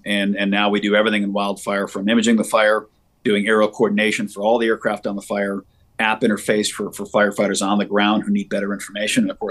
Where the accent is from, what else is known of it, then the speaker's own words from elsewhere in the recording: Anoka, Minnesota, United States; No, I grew up in Minnesota originally.